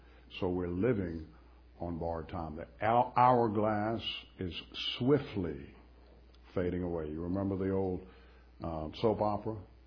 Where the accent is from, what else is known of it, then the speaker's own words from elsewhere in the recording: Rustburg, Virginia, United States; when I was a boy, we were raised in Rustburg